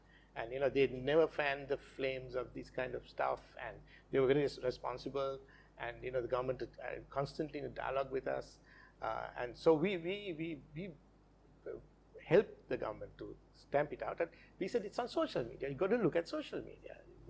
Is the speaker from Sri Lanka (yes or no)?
yes; Kandy, Central Province, Sri Lanka; we had anti-Muslim riots in Kandy, the central hills of Kandy, my hometown.